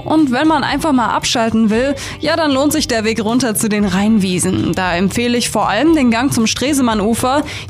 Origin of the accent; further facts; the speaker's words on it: Mainz, Rhineland-Palatinate, Germany; Auf jeden Fall in meiner Heimat Mainz.